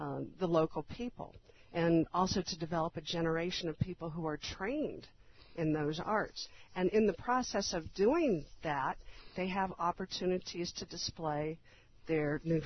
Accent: United States; I'm going to speak as an American on this

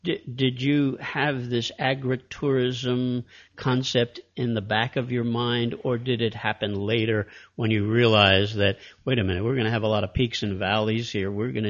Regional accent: New York City, New York, United States; Because I grew up in New York City and never saw a cow.

